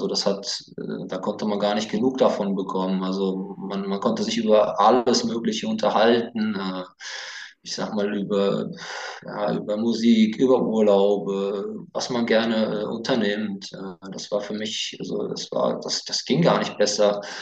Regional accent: Hesse, Germany; ich komme aus der Umgebung vom Rhein-Main-Gebiet. Ich bin 37 Jahre alt

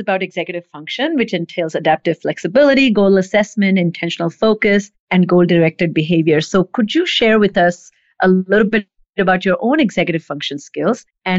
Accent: India; I was born and raised in India.

